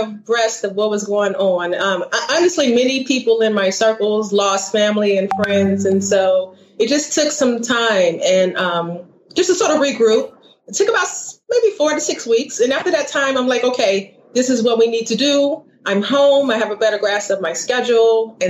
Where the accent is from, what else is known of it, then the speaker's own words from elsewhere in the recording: the South, United States; They are all over the country because I am originally from the South.